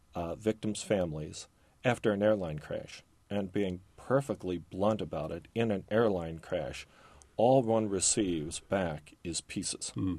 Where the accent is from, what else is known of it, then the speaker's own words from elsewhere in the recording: Belleville, Illinois, United States; and I'm a city boy. I grew up near St. Louis in Belleville, Illinois.